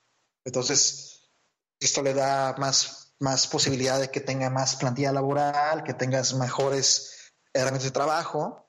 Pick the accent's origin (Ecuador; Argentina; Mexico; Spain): Mexico; Acapulco, Guerrero; Yo quisiera también incidir en mi comunidad, en Acapulco, de donde soy originario